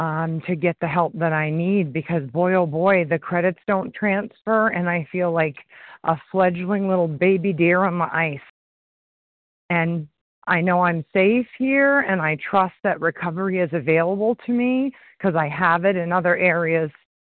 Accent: Maine, United States; I'm from Maine and very new to all of this.

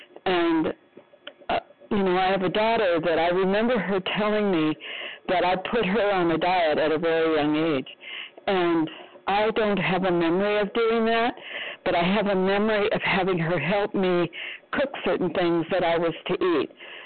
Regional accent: Arizona, United States; I am from Arizona.

